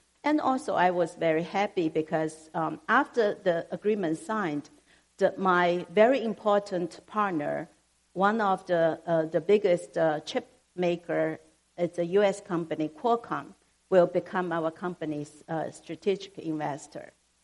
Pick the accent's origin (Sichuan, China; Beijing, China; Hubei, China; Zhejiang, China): Zhejiang, China; Ningbo; English is a second language; I was born in China. It's not a very small town, but very close to Shanghai, because it's in Ningbo. And I went to college called Fudan University in Shanghai.